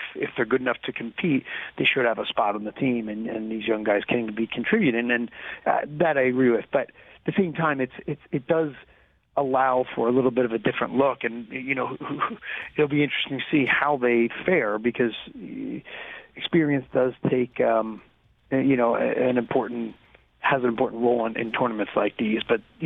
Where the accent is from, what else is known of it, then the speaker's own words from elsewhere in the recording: Philadelphia, Pennsylvania, United States; I grew up in Philadelphia when the Flyers were winning the Stanley Cup.